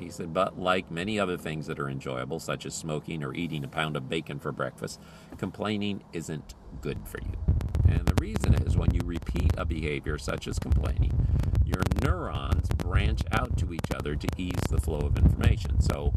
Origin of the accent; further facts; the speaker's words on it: Philippines; I grew up in the Philippines, and when you have a car running in the Philippines and it's hot outside, that's bad for the car.